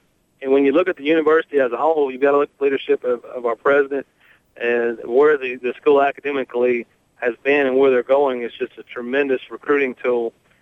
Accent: Mississippi, United States; Well, I'm originally from Mississippi.

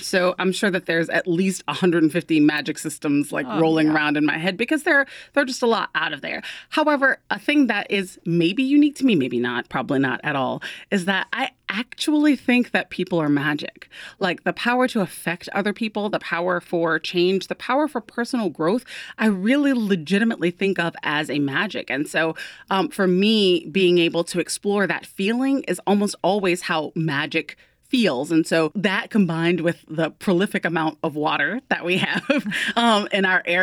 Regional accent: New Orleans, Louisiana, United States; There are an awful lot of rules about growing up in New Orleans, especially if you're going to be on the respectable side of things.

